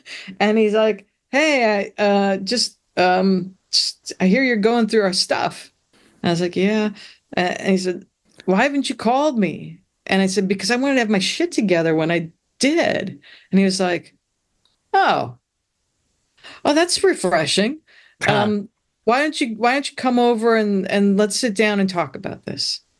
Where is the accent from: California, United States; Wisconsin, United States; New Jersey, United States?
Wisconsin, United States; Milwaukee; growing up in Milwaukee, I know from the polka